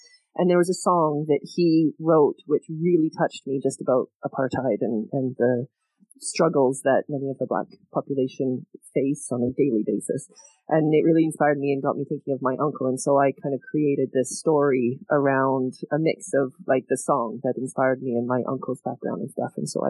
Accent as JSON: {"language": "English", "town": "Winnipeg", "region": "Manitoba", "country": "Canada", "tie": "born or raised there", "said": "they actually ended up moving in February and, a bit of a shock to the system to say the least. But they ended up staying and we grew up in Winnipeg."}